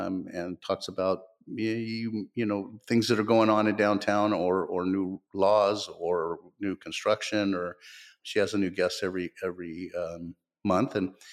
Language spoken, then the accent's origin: English; Stockton, California, United States; also born or lived in South Korea / Georgia, United States; So I was born here in Stockton at Dameron Hospital. I went into the military after high school and spent 2 years in South Korea, came back and lived in the South in Georgia.